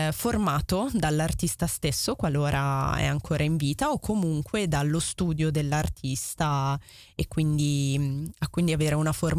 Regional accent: Naples, Campania, Italy; parliamo della mia città natale, ovvero Napoli. Io sono nata a Napoli

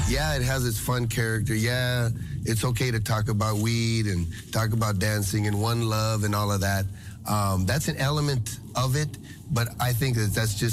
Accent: San Diego, California, United States; That song was written as a reaction of a lot of things that were happening here in San Diego, my hometown, and along the border of the United States.

